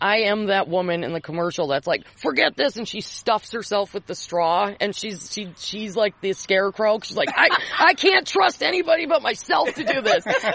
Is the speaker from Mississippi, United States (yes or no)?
no; Hadley, Massachusetts, United States; Well, I grew up in Hadley, on the other side of the river, in a farming family